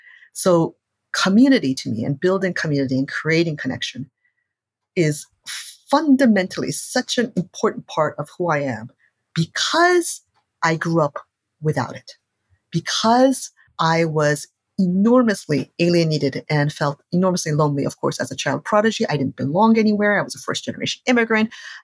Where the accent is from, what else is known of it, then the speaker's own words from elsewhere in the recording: Hawaii, United States; I moved back to my hometown of Hawaii.